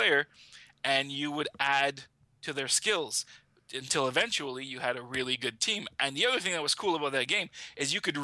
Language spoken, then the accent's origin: English; Canada; I'm Canadian.